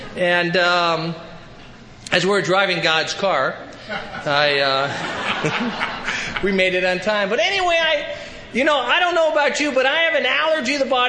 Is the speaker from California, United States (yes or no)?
yes; Sherman Oaks, California, United States; I remember as a kid growing up in Sherman Oaks, the age of about 16, my father said, son, it's time we sit down and have a talk.